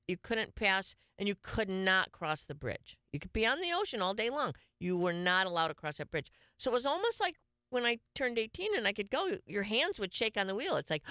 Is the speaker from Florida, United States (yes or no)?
yes; Melbourne Beach, Florida, United States; And growing up in Melbourne Beach was... you know, we hung out under the bridge at night.